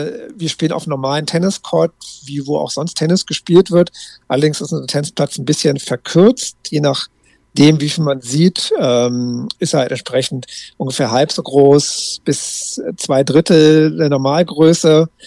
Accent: Berlin-Brandenburg, Germany; Hier, wo ich herkomme, Berlin-Brandenburg, gibt es halt 2 Standorte.

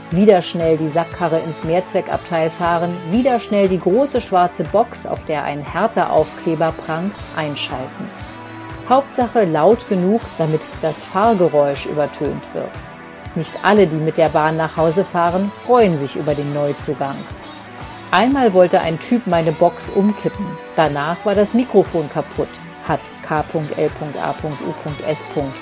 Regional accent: Bochum, North Rhine-Westphalia, Germany; also born or lived in Witten; Geboren bin ich in Witten, groß geworden in Bochum, Herne, diese Gegend.

